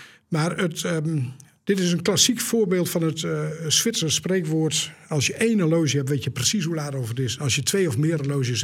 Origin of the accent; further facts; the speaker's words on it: Groningen, Netherlands; Kijk, als kind ben ik opgegroeid in het Groningen Landschap.